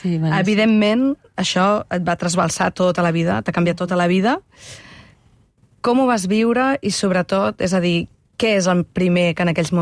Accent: Tarragona, Catalonia, Spain; En aquell moment, per exemple, jo sóc de Tarragona.

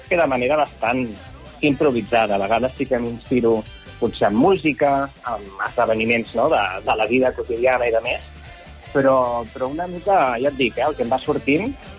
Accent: Catalonia, Spain; gent que som d'aquí, que som catalans

